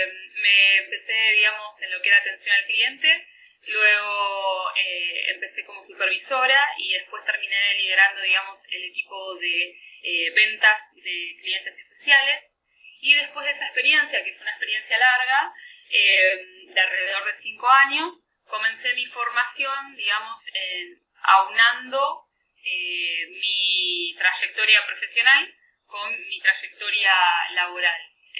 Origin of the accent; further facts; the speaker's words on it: Buenos Aires, Argentina; yo soy argentina, soy de Buenos Aires